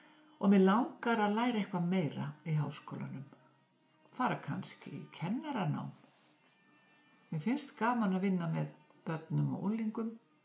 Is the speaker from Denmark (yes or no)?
no; Poland; Icelandic is a second language; now in Iceland; Ég frá Póllandi. Ég flutti hingað fyrir 6 árum.